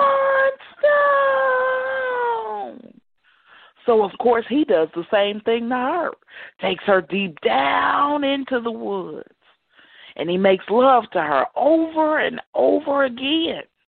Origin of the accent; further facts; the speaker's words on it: St. Louis, Missouri, United States; also born or lived in Brooklyn, New York; now in Kansas City, United States; I am from St. Louis. uh-huh. by way of New York, by way of Brooklyn, New York.